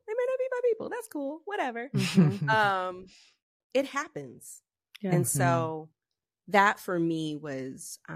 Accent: the South, United States; I grew up in the South. In the 80s, and I was, you know, rolled really deep with my cousins.

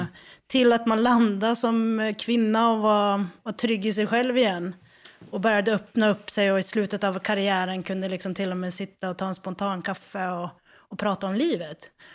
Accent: Tärnaby, Västerbotten County, Sweden; Hela världen helt plötsligt såg att jag kom från Tärnaby

